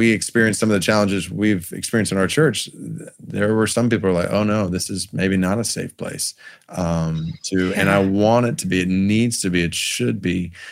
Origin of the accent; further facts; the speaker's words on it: Stone Mountain, Georgia, United States; I grew up in Stone Mountain, Georgia. That was my hometown, my address, like just minutes away from the mountain.